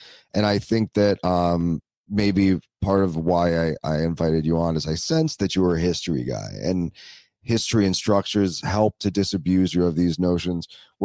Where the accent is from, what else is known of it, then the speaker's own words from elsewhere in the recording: New York, United States; because I'm a New Yorker. And this is my town.